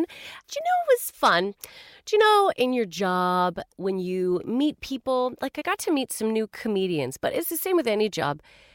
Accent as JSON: {"language": "English", "country": "Canada", "said": "As a Canadian"}